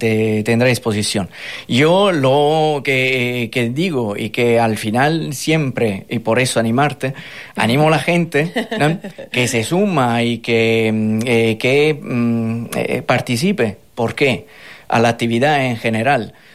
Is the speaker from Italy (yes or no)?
yes; Italy; Spanish is a second language; now in Fuerteventura, Spain; aunque soy italiano y se entiende seguramente de la intonación